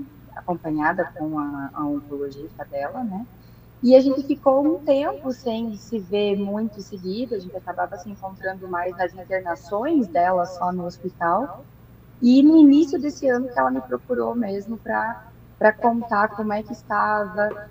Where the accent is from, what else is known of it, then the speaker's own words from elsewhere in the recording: Paraná, Brazil; Sou original daqui do interior do Paraná mesmo.